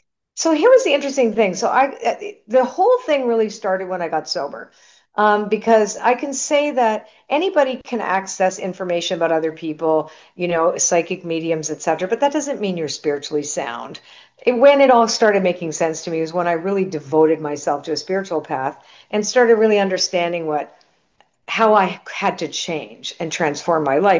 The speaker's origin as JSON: {"language": "English", "country": "Canada", "said": "But that was very interesting because my parents were immigrants, where I'm Canadian."}